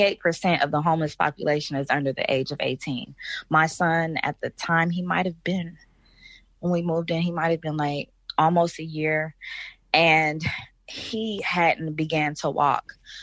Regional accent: Oakland, California, United States; Oh, my entire family has been displaced from Oakland. We moved here in 1940s from Mississippi, like a lot of other Black folks did, escaping like fear of being lynched or things like that.

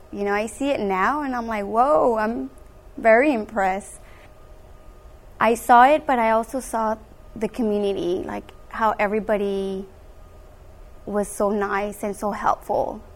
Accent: Gaston, Arizona, United States; I grew up in Gaston, Arizona, so it's really a small community.

